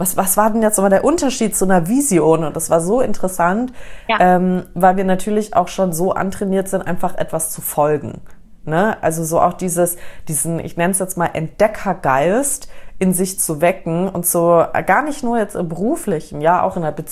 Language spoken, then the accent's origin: German; United States; ich bin ja in Amerika aufgewachsen